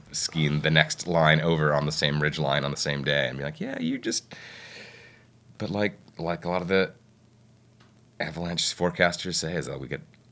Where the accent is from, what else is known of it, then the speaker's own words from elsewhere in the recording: Ohio, United States; But you know, I grew up in Ohio, and post accident, I spent about a little over a month in hospitals in Ohio, and it was great to be close to family and to have that support.